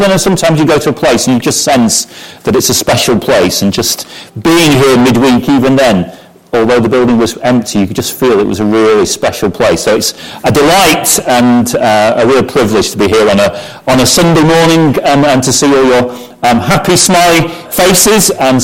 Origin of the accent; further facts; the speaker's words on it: Bolton, North West England, United Kingdom; I come originally from Bolton in Lancashire, so if the accent is a little impenetrable, then apologise in advance, but I can't do much about it.